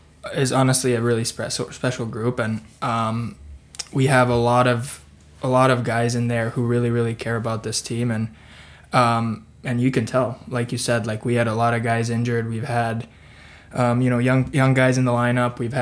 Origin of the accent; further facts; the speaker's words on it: Espoo, Uusimaa, Finland; English is a second language; now in Germany; I'm from Espoo, Finland. Espoo's a pretty big city right outside of Helsinki. So the capital area. And I'm 25 years old. I've been in Germany for over a year now